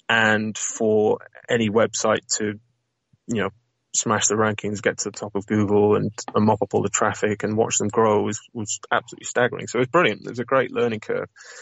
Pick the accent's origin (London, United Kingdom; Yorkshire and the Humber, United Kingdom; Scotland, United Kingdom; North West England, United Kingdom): North West England, United Kingdom; the bagging part is a little nod to my northern roots. So I'm from Lancashire originally, although I definitely don't sound it.